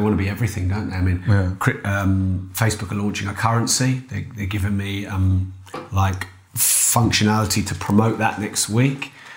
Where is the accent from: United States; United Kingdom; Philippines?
United Kingdom; Peterborough, East of England; Now, I'm from Peterborough.